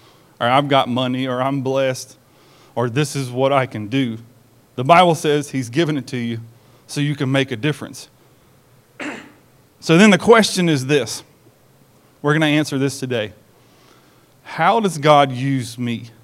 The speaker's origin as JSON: {"language": "English", "region": "Tennessee", "country": "United States", "tie": "born or raised there", "said": "Where I grew up in East Tennessee, it was actually 72 degrees on Thursday"}